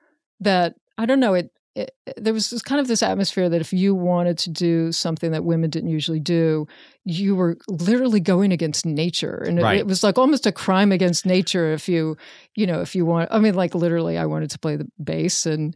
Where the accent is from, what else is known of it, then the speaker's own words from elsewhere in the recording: Richmond, Virginia, United States; Richmond.